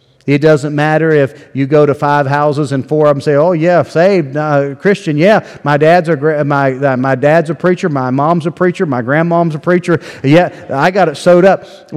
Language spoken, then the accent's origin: English; West Virginia, United States; moved away; also born or lived in Ohio / Tennessee; The same place we found in Delaware, Ohio, which is the same place things we found in Murfreesboro, Tennessee, which is the same place we found in our homeland of West Virginia.